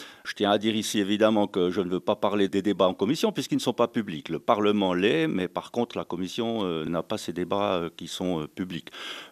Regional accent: Jura, Switzerland; Les avis sont tranchés, mais en même temps, on est jurassien.

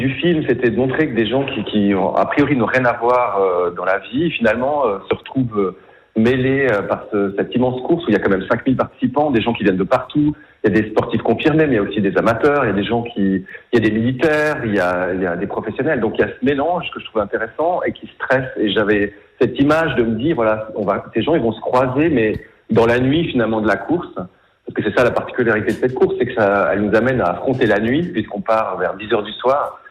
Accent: Valais, Switzerland; en tant que Valaisan, on est forcément sous l'emprise du charme de cette course

